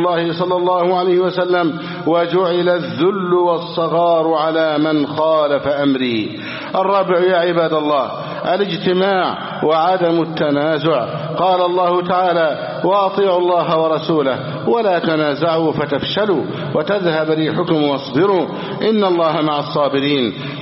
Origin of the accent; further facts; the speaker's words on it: Egypt; أن يحفظ بلدنا مصر أمنا أمانا